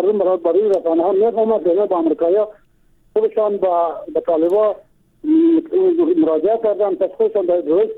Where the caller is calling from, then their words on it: Bamyan, Afghanistan; از بامیان هستم.